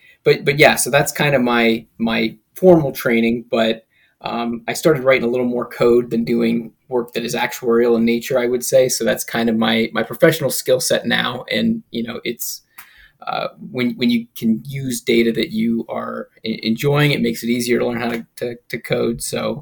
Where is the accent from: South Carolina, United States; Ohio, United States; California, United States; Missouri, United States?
Ohio, United States; Canton; born there; I was born in Canton, Ohio, home of the Pro Football Hall of Fame. So, you know, it kind of gets in you pretty early when you're born there.